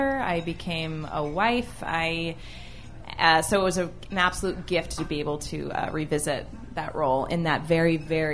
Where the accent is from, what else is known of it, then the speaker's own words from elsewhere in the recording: Maine, United States; also born or lived in New York; I grew up, I'm from Maine originally. I grew up dancing hardcore, you know, in ballet class every single day.